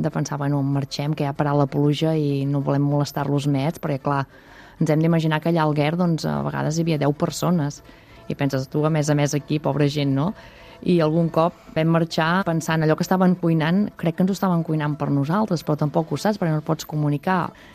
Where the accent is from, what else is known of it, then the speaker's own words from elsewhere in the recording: Catalonia, Spain; Nosaltres som del Berguedà i quan era petita doncs hi havia el lleter.